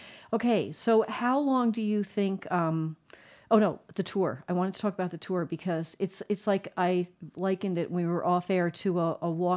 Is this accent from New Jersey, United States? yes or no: yes; New Jersey, United States; I'm from New Jersey, and they don't have sunshine all the time.